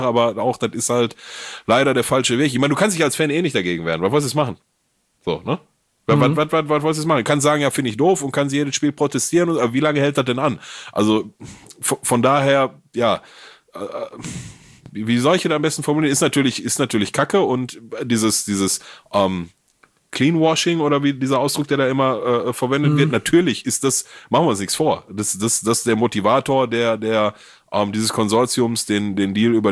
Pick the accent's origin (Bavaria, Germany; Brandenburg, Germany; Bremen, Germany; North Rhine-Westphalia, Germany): North Rhine-Westphalia, Germany; Gelsenkirchen; Ich komme aus Gelsenkirchen, ne? Ich kann was ab.